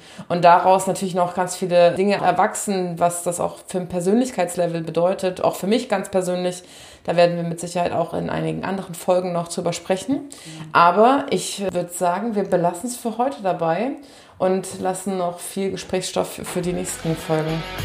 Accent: Baden-Württemberg, Germany; dann kann ich euch auf jeden Fall Baden-Württemberg und meine Heimat sehr empfehlen.

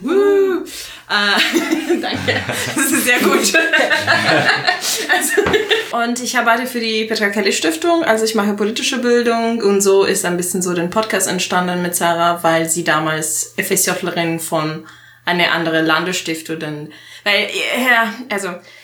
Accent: Italy; German is a second language; moved away as an adult; now in Germany; Ich komme aus Italien. Wohne seit 8 Jahren in Deutschland

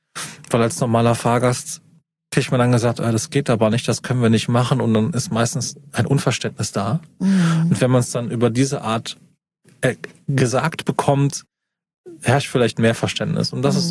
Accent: Eifel, Germany; now in North Rhine-Westphalia, Germany; Ich bin aus der Eifel, ne?

